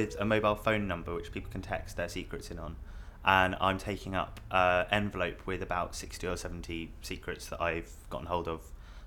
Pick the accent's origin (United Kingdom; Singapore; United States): United Kingdom; Windsor, South East England; I was born in Windsor and spent pretty much the first 21, 22 years of my life there. It's quite a boring place. It's got a castle, but that's about it. Once you've seen the castle, you've seen Windsor.